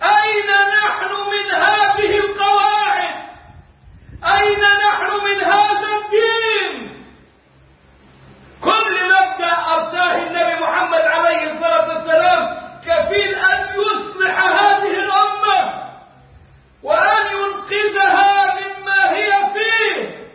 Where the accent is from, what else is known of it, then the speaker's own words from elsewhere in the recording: Egypt; بلدنا مصر